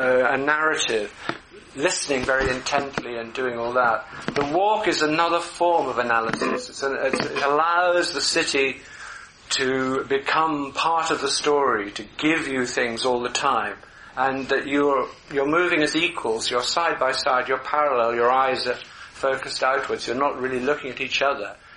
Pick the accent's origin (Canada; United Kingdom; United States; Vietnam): United Kingdom; Wales; now in London, United Kingdom; I didn't grow up in London. I grew up in South Wales, and I came to London, to Brixton, to South London, to go to a film school.